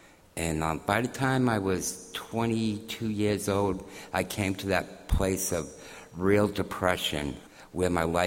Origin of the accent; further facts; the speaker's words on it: Maine, United States; I came from a very loving home. I grew up on Munjoy Hill. We went to church up there.